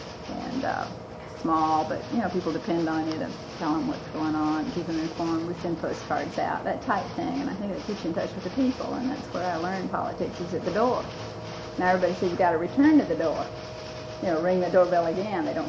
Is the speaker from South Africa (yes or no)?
no; Atlanta, Georgia, United States; I've lived in Florida 19 years. I came from Atlanta. I was a Democrat in Atlanta.